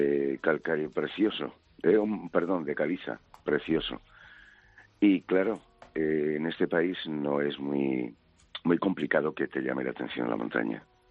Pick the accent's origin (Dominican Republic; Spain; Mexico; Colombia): Spain; Azpeitia, Basque Country; Yo soy de Azpeitia, claro. De una localidad guipuzcoana cerquita de San Sebastián.